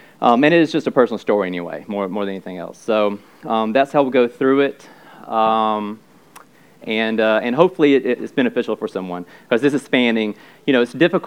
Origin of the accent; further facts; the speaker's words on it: Arkansas, United States; So I did grow up in a Church of Christ. I grew up in Arkansas, very, very conservative Church of Christ